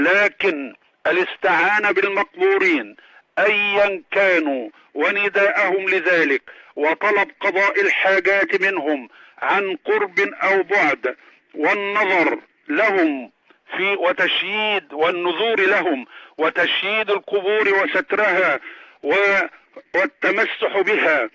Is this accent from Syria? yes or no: no; Egypt; أما أن يكون عندنا في مصر